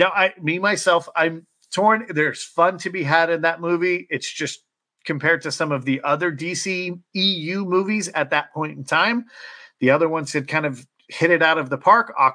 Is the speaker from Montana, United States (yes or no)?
no; California, United States; The movie Orange County. One, because I am from Orange County.